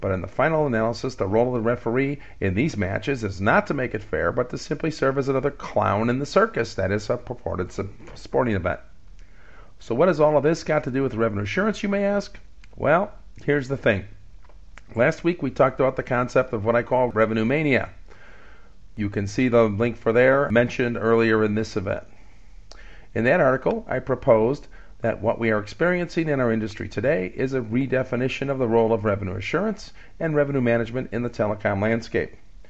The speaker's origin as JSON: {"language": "English", "country": "United States", "said": "As many of you already know, I'm an American."}